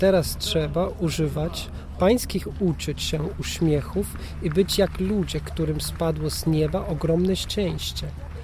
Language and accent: Polish; Austria; Polish is a second language; now in Poland; Pochodzę z Austrii i mieszkam w Polsce teraz od 22 lat.